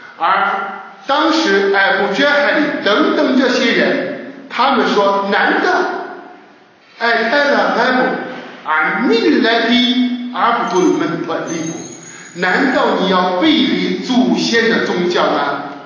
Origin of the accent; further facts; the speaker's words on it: China; 愚昧时代我们中国人对一对方辱骂的最严重的话